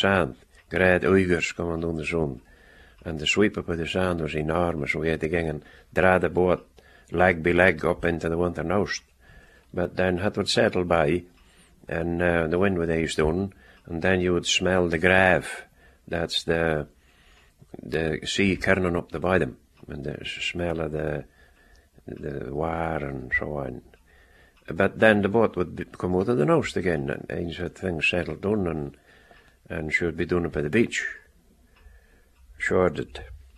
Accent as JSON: {"language": "English", "town": "Papa Stour", "region": "Scotland", "country": "United Kingdom", "tie": "born or raised there", "said": "I was brought up on Papastour."}